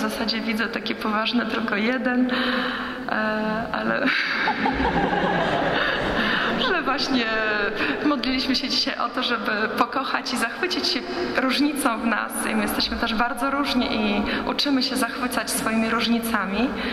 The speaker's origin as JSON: {"language": "Polish", "town": "Vilnius", "region": "Vilnius County", "country": "Lithuania", "said": "Ja, jak mąż wspomniał, pochodzę z Wilna"}